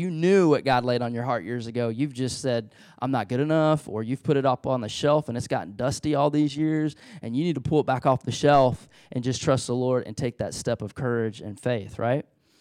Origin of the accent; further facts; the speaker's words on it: Beaumont, Texas, United States; I have many great memories of growing up in Southeast Texas, in Beaumont, Texas, not too far from here